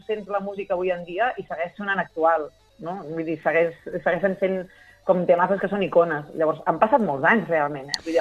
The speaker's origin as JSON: {"language": "Catalan", "town": "Sabadell", "region": "Catalonia", "country": "Spain", "said": "Jo soc de Sabadell i m'hi he passat la vida a l'Urpí"}